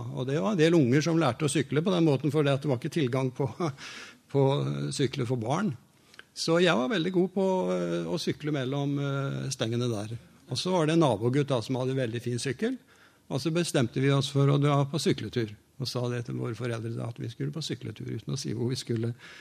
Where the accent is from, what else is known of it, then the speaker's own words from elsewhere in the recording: Kragerø, Telemark, Norway; also born or lived in Skien; Personlig kom jeg fra Kragerø, og reiste derfra som 18-åring opp til Skien, og gikk i frisørlære hos gamle P.A. Larsen.